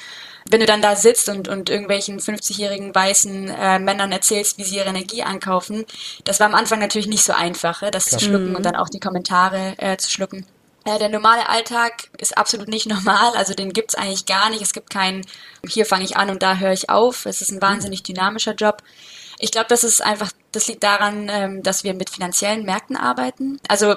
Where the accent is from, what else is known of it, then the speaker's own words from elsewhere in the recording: Baden-Württemberg, Germany; now in Belgium; Ich bin 26 Jahre alt. Ich komme aus der Region Stuttgart, wohne also oder habe relativ nah an Paula dran gewohnt.